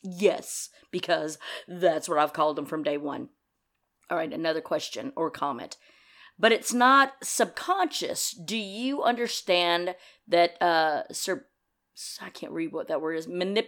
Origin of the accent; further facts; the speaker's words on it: the South, United States; Now, I gotta tell you, I grew up in the South, and the women in my family are the ones that wore the pants.